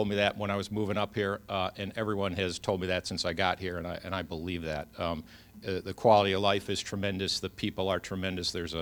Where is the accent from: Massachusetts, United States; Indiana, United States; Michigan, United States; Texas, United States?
Michigan, United States; Detroit; born there; now in Manlius, United States; But I was born in Detroit, so I am a Tigers fan.